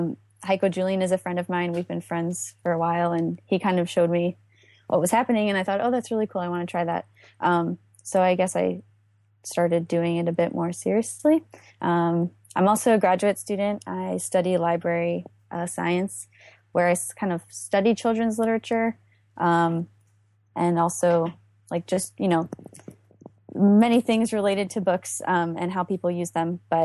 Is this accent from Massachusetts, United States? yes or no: no; Chicago, Illinois, United States; now in New York City, United States; No, I'm from Chicago.